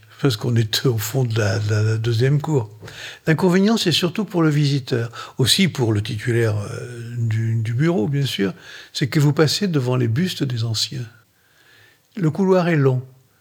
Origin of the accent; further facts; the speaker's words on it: Libourne, Nouvelle-Aquitaine, France; born there; Je suis né à Libourne parce que mon père était à cette époque-là professeur à l'université de Bordeaux. Et c'est le hasard des affectations. Je suis un enfant de fonctionnaire, tout simplement.